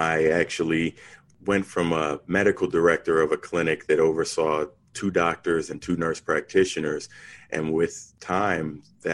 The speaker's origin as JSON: {"language": "English", "town": "New Haven", "region": "Connecticut", "country": "United States", "tie": "born there", "said": "I was born in New Haven, Connecticut."}